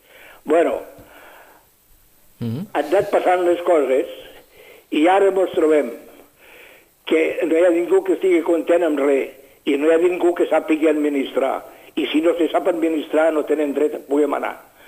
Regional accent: Catalonia, Spain; tots els catalans, a demostrar que som catalans de veritat

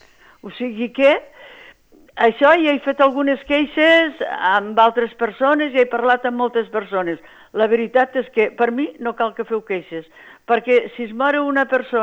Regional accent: Falset, Catalonia, Spain; hi vas i nosaltres encara som de Falset

